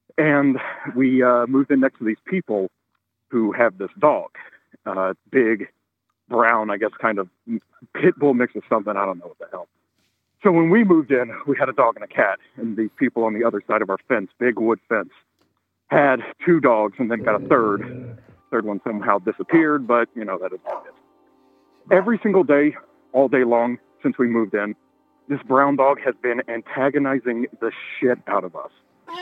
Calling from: Spokane, Washington, United States; I'm calling from Spokane, Washington.

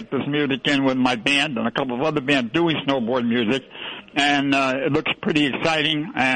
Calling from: Jamaica, Queens, New York, United States; I'm calling from Jamaica, Queens.

